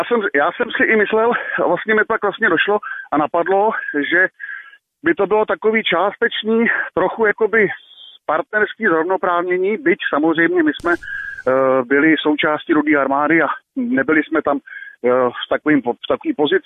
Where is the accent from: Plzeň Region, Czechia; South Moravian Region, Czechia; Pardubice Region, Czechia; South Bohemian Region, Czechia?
Pardubice Region, Czechia; Pardubice; abych se představil, jsem výtvarník, malíř z Pardubic